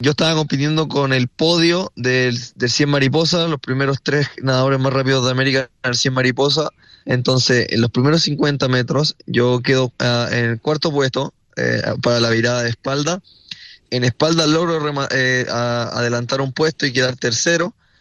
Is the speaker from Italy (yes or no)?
no; Chile; pude obtener la medalla de oro en los Juegos Parapanamericanos de Santiago 2023. que fueron aquí en mi país